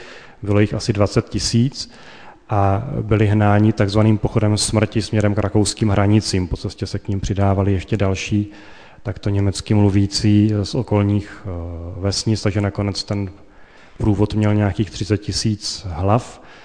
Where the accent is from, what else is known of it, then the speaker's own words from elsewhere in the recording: Brno, South Moravian Region, Czechia; já jsem z Brna, jak asi slyšíte